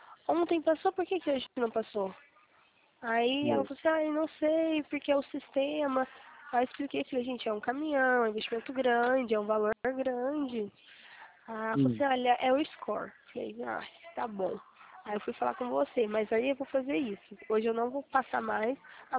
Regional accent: Guaxupé, Minas Gerais, Brazil; É, eu sou de Guaxupé, eu morava aí. Então eu sei que é cidade pequena

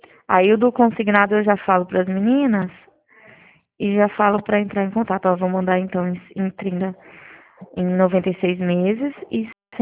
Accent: Dracena, São Paulo, Brazil; also born or lived in Tupã; o meu celular é 018, porque eu sou de Dracena

